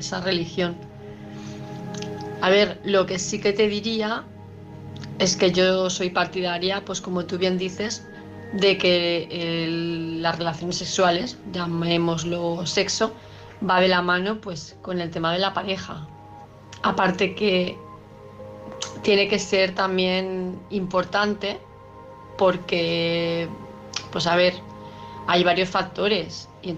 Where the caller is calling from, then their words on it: Palma de Mallorca, Balearic Islands, Spain; de Palma de Mallorca